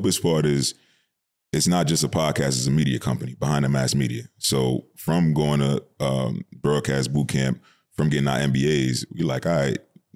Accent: New York, United States; This guy's story, he hated me because I was from New York until he got cool with me.

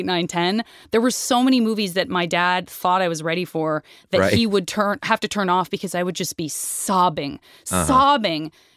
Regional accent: United States; But because I'm American, bear with me.

